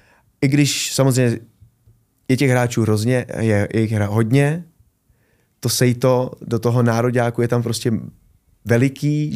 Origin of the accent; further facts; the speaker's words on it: Prague, Czechia; bydlel jsem v Praze, jsem Pražák